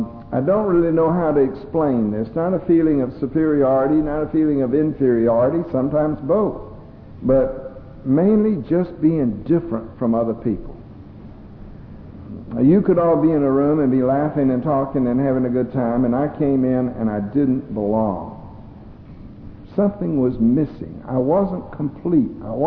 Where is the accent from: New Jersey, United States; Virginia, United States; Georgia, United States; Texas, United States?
Georgia, United States; Atlanta; I was born and raised in Atlanta. I lived there almost all my life.